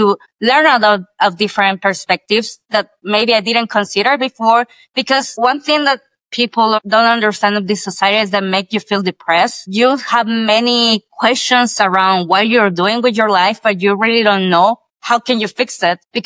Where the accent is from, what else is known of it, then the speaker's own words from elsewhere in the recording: El Salvador; I'm from El Salvador, one of the tiniest countries in the whole world.